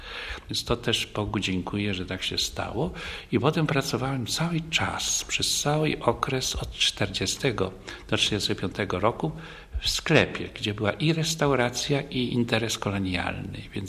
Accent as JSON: {"language": "Polish", "town": "Skoki", "region": "Greater Poland Voivodeship", "country": "Poland", "tie": "born there", "said": "Urodziłem się w Skokach i to 27 stycznia 1924 roku."}